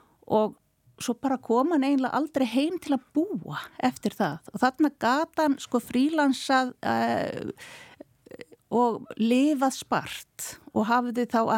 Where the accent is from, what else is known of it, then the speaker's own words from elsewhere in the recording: Akureyri, Northeastern Region, Iceland; Og við erum alveg upp á Akureyri.